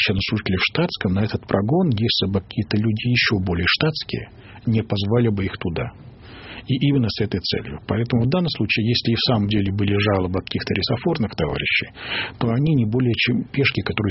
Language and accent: Russian; Moscow, Russia; я еще и москвич